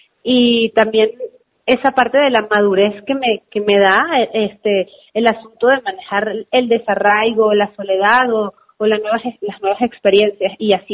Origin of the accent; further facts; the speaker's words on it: Venezuela; now in Mexico; la persona que me abrió la puerta o la opción a yo considerar México como un lugar donde yo también podía ser músico, no solo en mi natal Venezuela. Y y ahora realmente luego de llegar acá a México